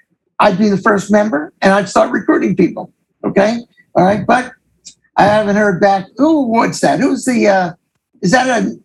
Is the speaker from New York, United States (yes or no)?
yes; New York, United States; accent: New York; I said, this is my New York accent.